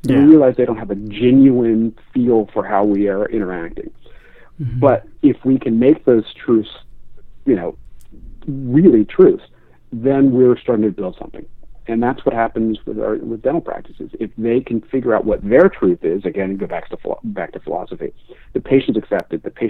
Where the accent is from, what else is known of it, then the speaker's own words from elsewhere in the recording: Philadelphia, Pennsylvania, United States; and I'm from Philadelphia.